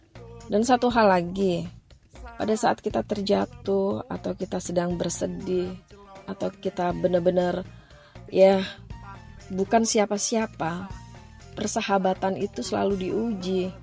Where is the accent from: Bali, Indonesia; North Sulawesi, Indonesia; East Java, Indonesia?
East Java, Indonesia; Surabaya; moved away as an adult; now in Jakarta, Indonesia; Aku lahir di Surabaya, tepatnya di Gayungan. Dari kecil hingga SMA, aku di Surabaya. Tapi setelah lulus SMA, aku pindah ke Jakarta.